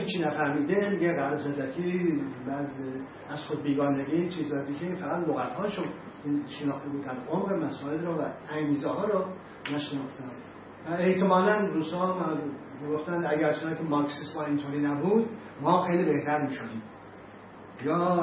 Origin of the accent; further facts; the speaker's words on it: Iran; من اصلا ایرانی هستم عنوان یه هویت، ولی با فرهنگ آذری باید بزرگ شدیم